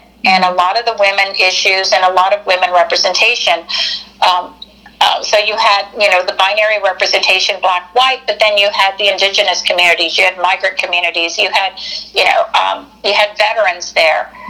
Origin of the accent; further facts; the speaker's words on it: California, United States; mom's from Japan, and I'm from California, you know, I never stayed here. I never really stayed in Louisiana